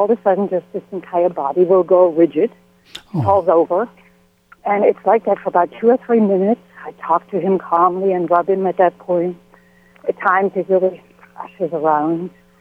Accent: Virginia, United States; I'm from Virginia.

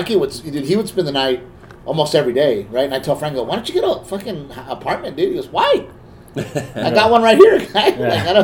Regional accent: Corpus Christi, Texas, United States; growing up in Corpus, man

